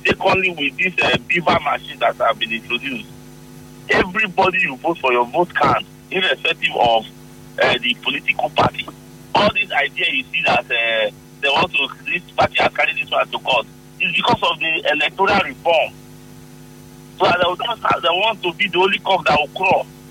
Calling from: Port Harcourt, Rivers, Nigeria; I'm calling from Port Harcourt.

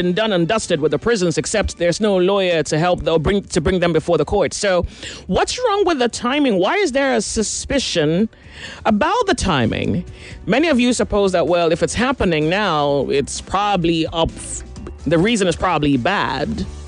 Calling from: Apapa, Lagos, Nigeria; I'm chatting from Apapa.

